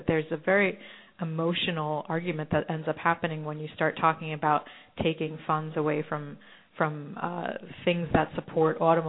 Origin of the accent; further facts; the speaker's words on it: Queens, New York, United States; Queens, where I grew up. And then once I moved to Manhattan, I got rid of my car, and it just, for me as a New Yorker